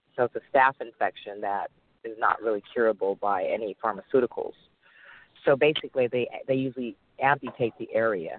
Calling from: Los Angeles, California, United States; Los Angeles.

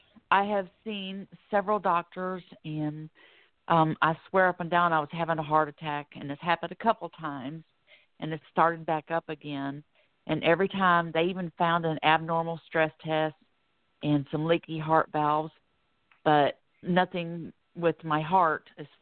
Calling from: Florida, United States; I'm calling from Florida.

